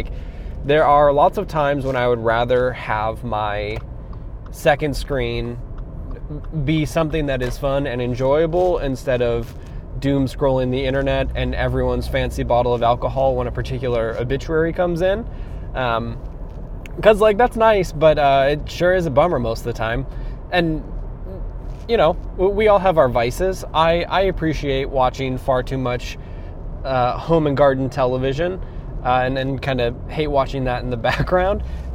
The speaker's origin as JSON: {"language": "English", "region": "Wisconsin", "country": "United States", "tie": "born or raised there", "said": "then we flew back to Wisconsin. You can actually see some of my thoughts about a trip back home to my hometown on the website."}